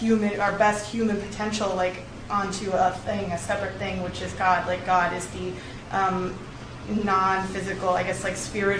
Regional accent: Iowa, United States; from Iowa

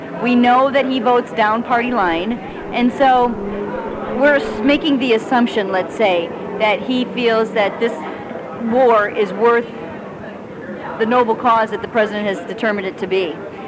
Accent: San Luis Obispo, California, United States; from San Luis Obispo, and I'm part of a group called Code Pink Women for Peace.

